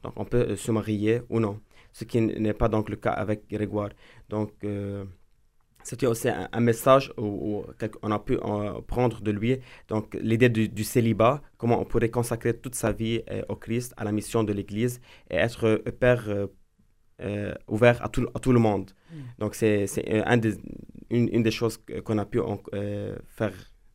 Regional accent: Lebanon; je suis en tant que Libanais en premier lieu, en tant que chrétien et puis en tant que séminariste qui discerne sa vocation

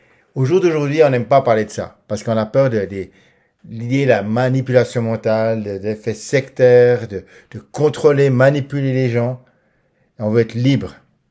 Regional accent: Switzerland

